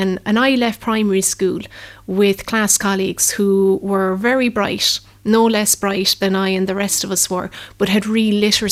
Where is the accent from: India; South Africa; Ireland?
Ireland; Ardfert, Munster; I grew up in Arfort.